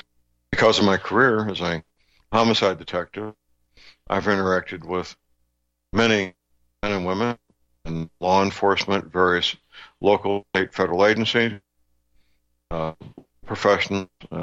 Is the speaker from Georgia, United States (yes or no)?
no; Ferguson, Missouri, United States; Four or five, such as what happened in my hometown in those here Ferguson riots.